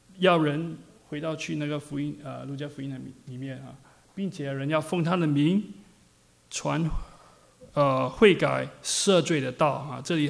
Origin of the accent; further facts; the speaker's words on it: China; 我们中国人里面，中国人其实可以分成不同的群体